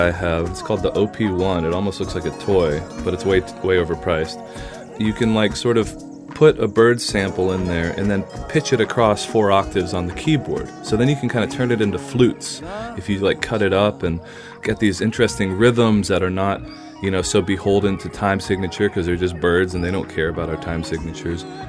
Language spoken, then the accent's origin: English; American South, United States; my own biography of being a Vietnamese American growing up in the American South